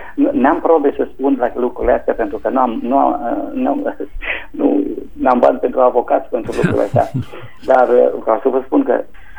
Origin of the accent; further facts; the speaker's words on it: Hunedoara, Hunedoara County, Romania; eu eram din Hunedoara. Eu sunt din Hunedoara.